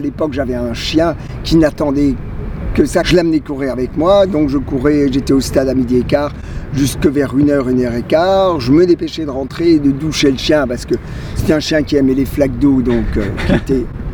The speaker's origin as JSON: {"language": "French", "town": "Strasbourg", "region": "Grand Est", "country": "France", "said": "je suis de Strasbourg. Je suis pas tout jeune, hein. J'ai dépassé largement la soixantaine"}